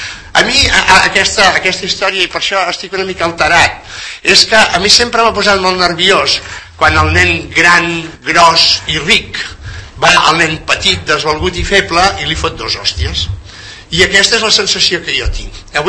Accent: Catalonia, Spain; nosaltres com a catalans

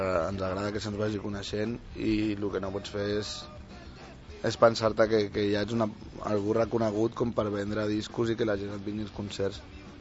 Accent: Sant Cugat del Vallès, Catalonia, Spain; som de Sant Cugat tots d'aquí de tota la vida.

